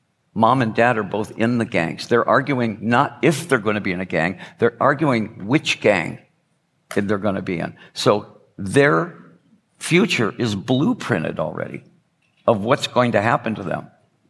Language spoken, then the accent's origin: English; Detroit, Michigan, United States; I'm being from Detroit, you know, I've seen drug deals go down.